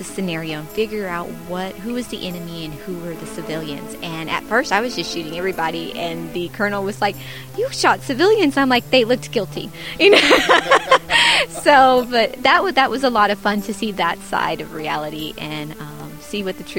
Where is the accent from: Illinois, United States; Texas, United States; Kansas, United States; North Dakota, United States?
Texas, United States; San Antonio; We're a very military-based city, and I'm from San Antonio, Texas.